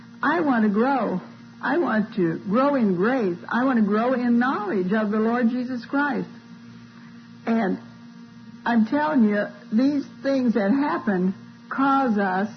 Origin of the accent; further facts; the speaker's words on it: Missouri, United States; I'm from Missouri, you know. I was born in Missouri, and I have to be shown.